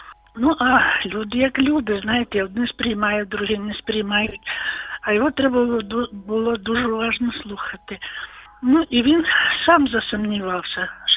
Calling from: Volyn Oblast, Ukraine; я з Волині.

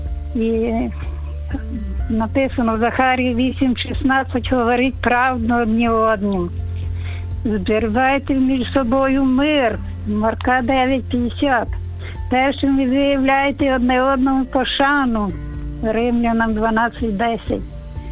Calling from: Chernivtsi, Chernivtsi Oblast, Ukraine; Доброго Божого дня. Вітаю всіх. Я з Чернівці

